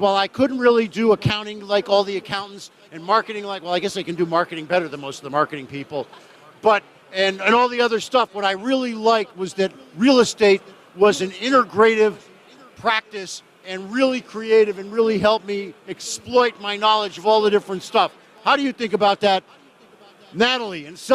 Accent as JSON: {"language": "English", "town": "Miami", "region": "Florida", "country": "United States", "said": "I'm only in Orlando, and I'm seeing y'all, and I'm from Miami."}